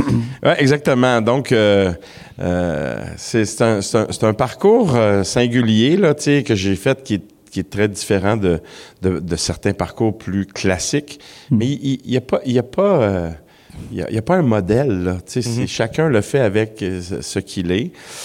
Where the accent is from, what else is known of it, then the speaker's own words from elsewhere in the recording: Montreal, Quebec, Canada; moi, là, je viens d'Hochelaga-Maisonneuve, quartier d'ouvriers de Montréal.